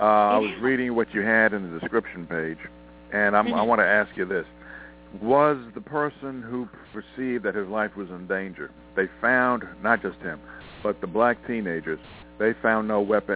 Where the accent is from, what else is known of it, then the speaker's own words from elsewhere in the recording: United States; I'm American. Let's just go by that.